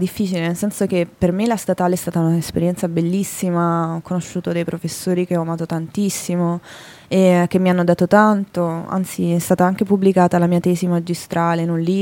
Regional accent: Naples, Campania, Italy; now in Milan, Italy; E io sono cresciuta a Napoli, però comunque avevo un'idea di Milano un po' romantica, così.

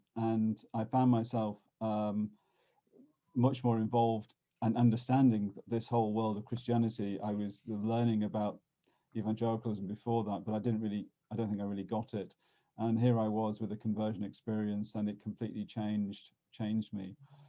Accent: St Helens, North West England, United Kingdom; All right. I grew up in St. Helens in the northwest of England, and my mother was Irish and my father English, and my mother grew up Roman Catholic and my dad at Church of England.

